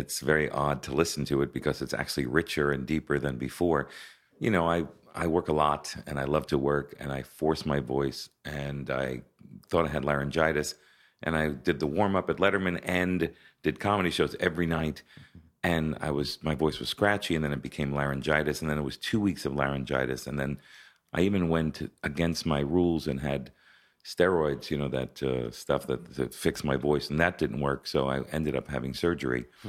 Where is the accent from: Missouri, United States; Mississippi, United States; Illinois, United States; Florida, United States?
Florida, United States; also born or lived in Brooklyn, New York; I remember I moved to Florida when I was a little kid. I was born in Brooklyn.